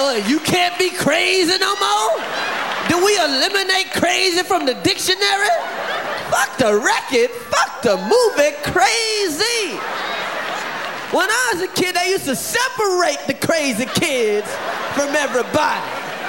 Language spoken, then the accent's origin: English; Brooklyn, New York, United States; It's Brooklyn in the house! Cause I'm from Brooklyn!